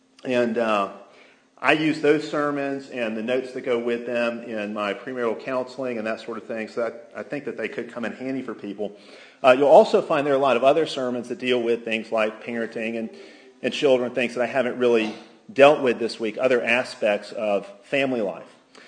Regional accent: Alabama, United States; now in Texas, United States; even though I come from Alabama, I've lived in Texas longer than anywhere in my life.

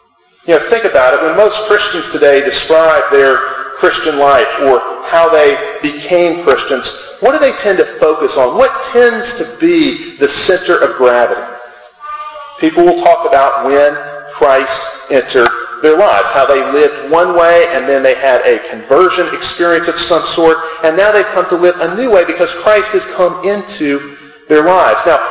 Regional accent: United States; we are American individualists

